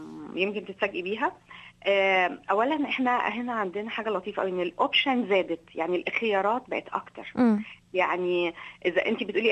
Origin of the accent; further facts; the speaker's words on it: Egypt; احنا كمصريين